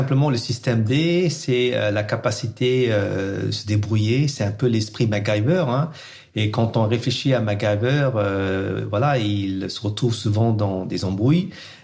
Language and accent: French; Pondicherry, Puducherry, India; moved away as an adult; also born or lived in United States; now in France; En ce moment, j'habite en France, mais je suis né et j'ai grandi à Pondichéry, une ancienne colonie française dans le sud de l'Inde. Et je suis venu faire mes études supérieures en France entre 1989 et 95. Et ensuite, j'ai immigré aux États-Unis où j'ai vécu 22 ans.